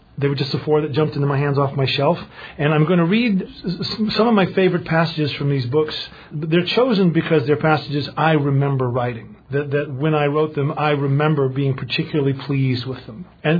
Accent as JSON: {"language": "English", "town": "Sandston", "region": "Virginia", "country": "United States", "tie": "born or raised there", "said": "it was a humble part of town. And it, I think to this day, keeps a lot of the characteristics that I loved about it when I was growing up in Sandston in the late 50s, early 60s."}